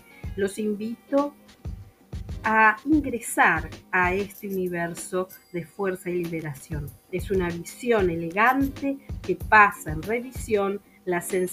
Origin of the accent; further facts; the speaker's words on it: French Guiana; Soy de Guyana Francesa y me motiva la supervivencia de la naturaleza.